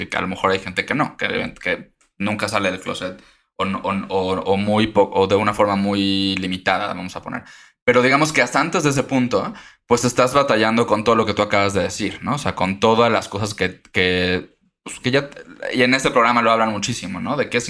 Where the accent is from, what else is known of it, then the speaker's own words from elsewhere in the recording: Mérida, Yucatán, Mexico; Te mencionaba hace un momento que yo crecí en Mérida, ¿no?